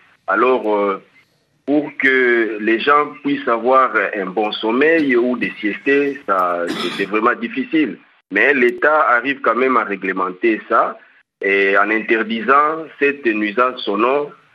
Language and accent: French; Kinshasa, DR Congo; Oui, chez nous à Kinshasa, c'est presque la même chose.